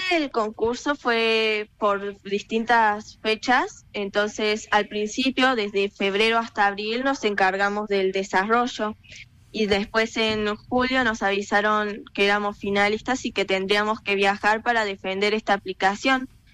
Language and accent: Spanish; Villa Carlos Paz, Córdoba, Argentina; Yo soy de Villa Carlos Paz